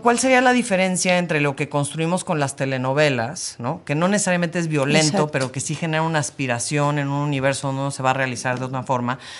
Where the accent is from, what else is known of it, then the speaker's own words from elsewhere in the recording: San Miguel de Allende, Guanajuato, Mexico; aunque crecí en San Miguel de Allende, Guanajuato